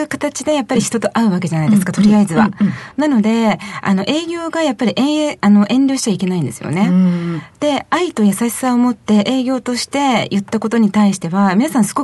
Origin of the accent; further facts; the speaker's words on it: Tokyo, Japan; 東京です。